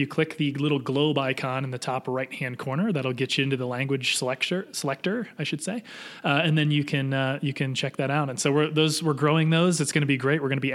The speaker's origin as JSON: {"language": "English", "town": "Fort Wayne", "region": "Indiana", "country": "United States", "tie": "born or raised there", "said": "So I grew up in Indiana, in Fort Wayne, Indiana, for our listeners out there."}